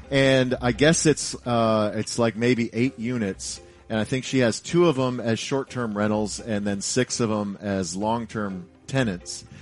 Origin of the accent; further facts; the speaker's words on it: Dallas, Texas, United States; And I was like, no, I'm from Dallas. I'm going out there for work.